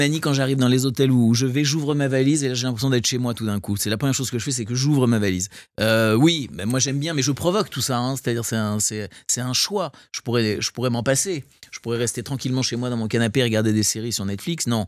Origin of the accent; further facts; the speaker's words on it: Nancy, Grand Est, France; parce que moi je suis de Nancy et les divertissements, c'était la télé.